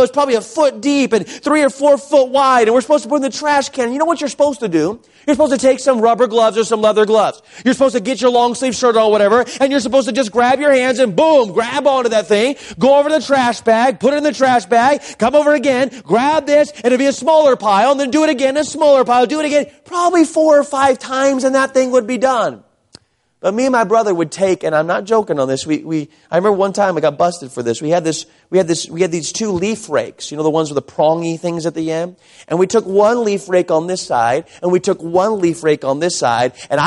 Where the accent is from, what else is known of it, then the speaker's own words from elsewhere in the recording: Tucson, Arizona, United States; I grew up in Tucson, Arizona. And I joke with people across the country.